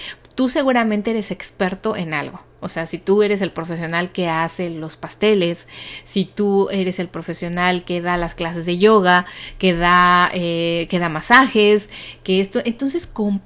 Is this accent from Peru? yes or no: no; Mexico; saben que soy mal hablada porque soy de México